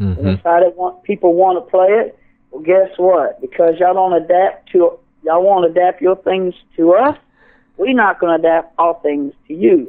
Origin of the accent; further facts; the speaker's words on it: United States; Even though I am an American, I do use the British voice.